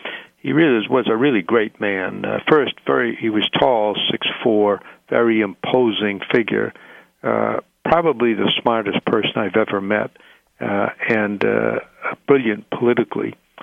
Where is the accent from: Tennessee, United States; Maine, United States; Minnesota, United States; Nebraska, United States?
Maine, United States; Waterville; And I grew up in Waterville, right on the banks of the Kennebec River